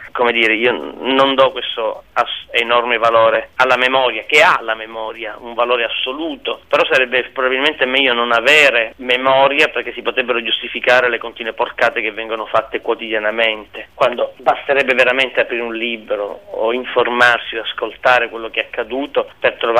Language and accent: Italian; Palermo, Sicily, Italy; moved away as an adult; io sono palermitano e ho vissuto a Palermo i primi 18 anni della mia vita.